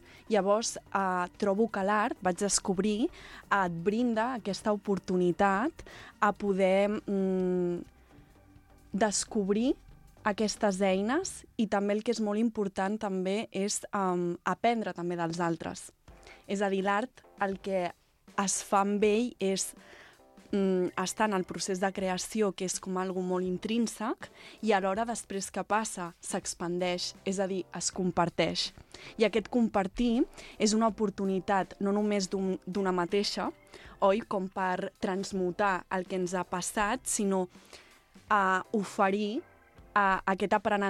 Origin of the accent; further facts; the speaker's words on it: Sabadell, Catalonia, Spain; Sí, vinc de Sabadell.